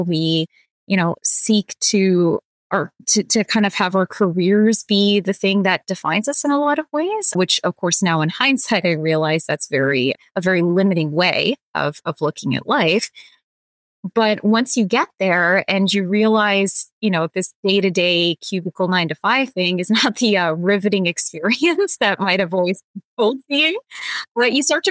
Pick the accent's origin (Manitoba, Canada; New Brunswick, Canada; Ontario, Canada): Ontario, Canada; Toronto; because I'm from Toronto.